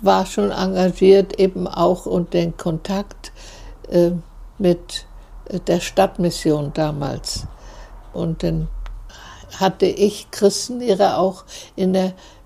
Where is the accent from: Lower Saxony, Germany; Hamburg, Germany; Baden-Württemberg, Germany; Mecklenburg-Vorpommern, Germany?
Mecklenburg-Vorpommern, Germany; Kono; born there; Und dann wurde gesucht in Kono bei Mallis, Kreis Ludwigslust, eine Stelle da, wo ich geboren bin.